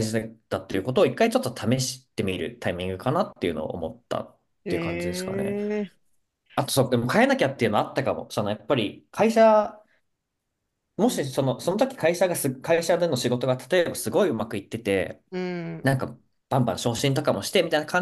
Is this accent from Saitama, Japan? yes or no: yes; Saitama, Japan; 私、埼玉県出身なので